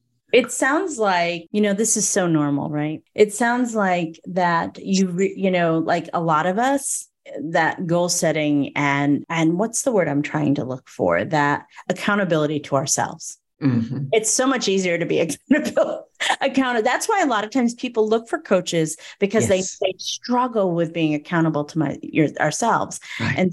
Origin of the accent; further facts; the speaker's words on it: Northeast, United States; I was raised in the Northeast.